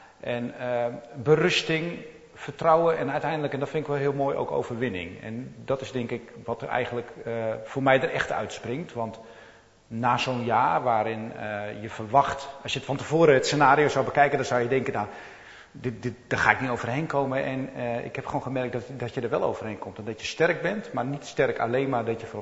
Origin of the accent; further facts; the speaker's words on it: Dronten, Flevoland, Netherlands; ik ben geboren en getogen in Dronten.